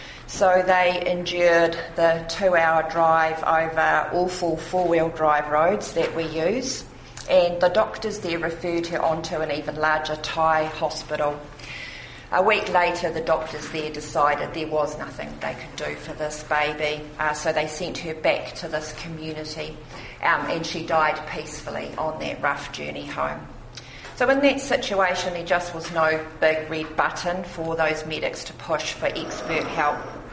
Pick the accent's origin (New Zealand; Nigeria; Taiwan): New Zealand; I'm from New Zealand, but please indulge me a little bit of this place.